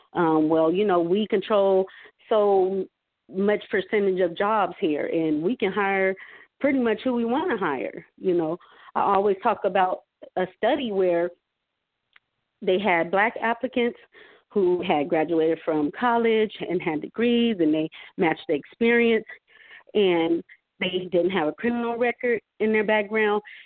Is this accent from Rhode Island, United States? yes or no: no; Fresno, California, United States; I was born and raised in Fresno, in Southwest Fresno.